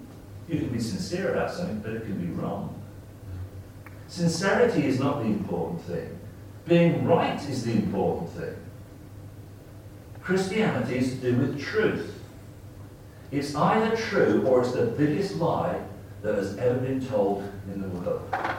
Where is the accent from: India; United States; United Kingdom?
United Kingdom; Leamington, West Midlands; I used to take a trip quite regularly from my hometown, Leamington, down to the West Country, Wiltshire.